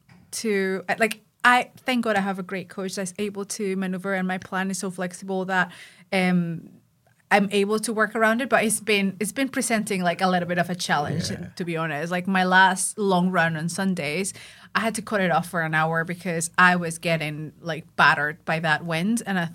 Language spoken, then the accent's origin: English; Mexico; English is a second language; I'm from Mexico again, obviously, right?